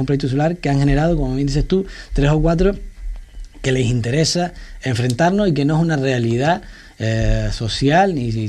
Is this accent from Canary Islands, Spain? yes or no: yes; San Bartolomé de Tirajana, Canary Islands, Spain; yo que soy de allí, de San Bartolomé, de Tirajana